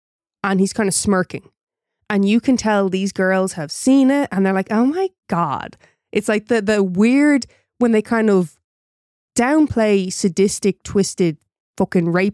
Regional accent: Ireland; I'm Irish.

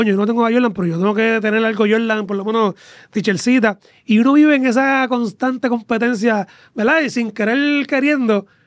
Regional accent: Bayamón, Puerto Rico; Nací, me crié en un residencial en Bayamón.

